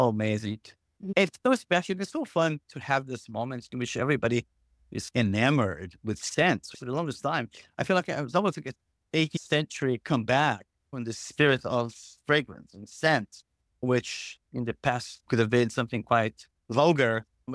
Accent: Brazil; Growing up in Brazil was magical

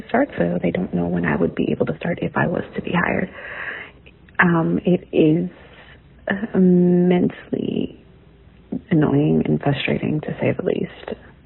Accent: Red Bank, New Jersey, United States; I'm from Red Bank, New Jersey.

